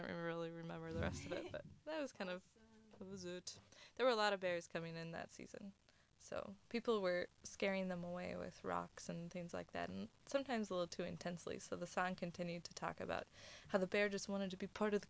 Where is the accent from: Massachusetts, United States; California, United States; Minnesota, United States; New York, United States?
Minnesota, United States; Minnetonka; I'm from Minnetonka, Minnesota.